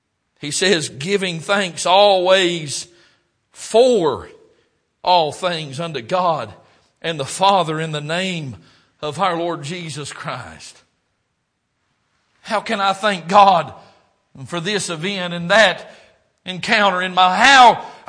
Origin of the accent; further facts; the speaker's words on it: the South, United States; You can tell I grew up in the South.